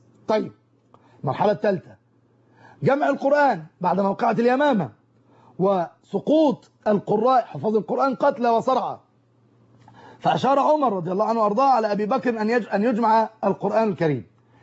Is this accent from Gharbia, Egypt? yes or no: no; Cairo, Cairo Governorate, Egypt; احنا ليه احنا كمصريين او كقاهريين على وجه التحديد اكثر اللهجات خليط وهجين ما بين لغات العالم؟